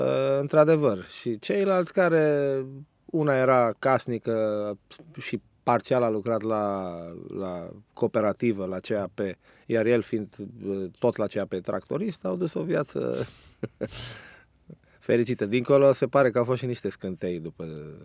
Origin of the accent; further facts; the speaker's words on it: Banat, Romania; Când le-am zis că sunt din Banat